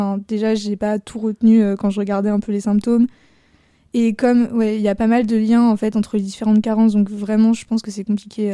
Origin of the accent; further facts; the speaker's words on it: Blois, Centre-Val de Loire, France; parce que je venais de Blois à la base.